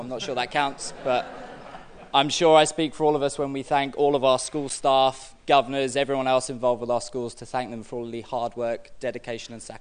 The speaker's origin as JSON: {"language": "English", "region": "London", "country": "United Kingdom", "tie": "born or raised there", "said": "I was born on the White City Estate, Madam Mayor, and I can tell you firsthand what a wonderful experience I had growing up."}